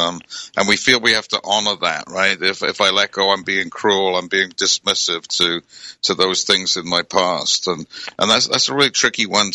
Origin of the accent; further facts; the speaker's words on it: Wales, United Kingdom; I grew up in Wales